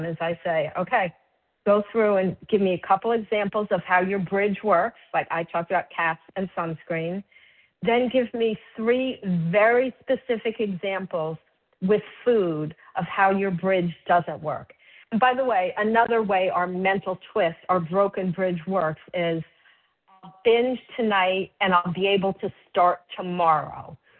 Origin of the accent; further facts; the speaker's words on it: Miami, Florida, United States; I grew up in Miami, Florida, and like all teenagers, just, you know, wanted to be out in the sun all the time.